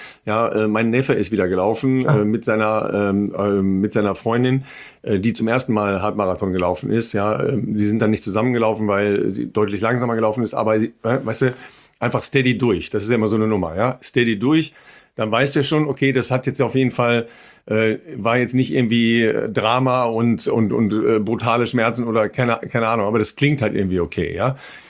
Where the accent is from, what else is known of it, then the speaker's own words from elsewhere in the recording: Dorsten, North Rhine-Westphalia, Germany; Das ist direkt neben meiner Heimatstadt Dorsten.